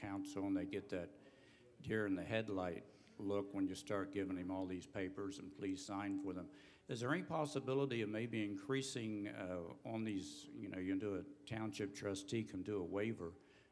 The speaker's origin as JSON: {"language": "English", "region": "Ohio", "country": "United States", "said": "I'm from Jackson County, a very rural county in southeastern Ohio"}